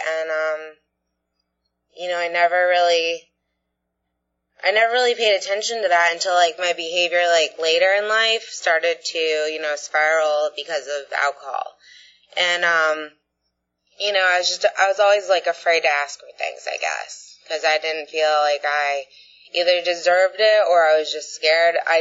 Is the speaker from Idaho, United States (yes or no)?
no; Bradenton, Florida, United States; I grew up in Bradenton, Florida, and I have two little sisters, and my parents are divorced.